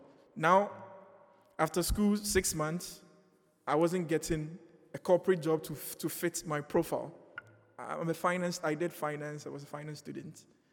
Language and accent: English; Ghana; I am a very patriotic Ghanaian and an African at large. I believe I could make it in my home country.